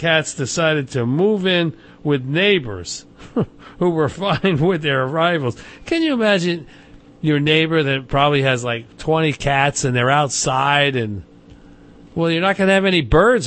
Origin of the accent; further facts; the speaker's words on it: Lunenburg, United States; Long, long ago, before the internet, after push-button phones, I grew up in Lunenburg.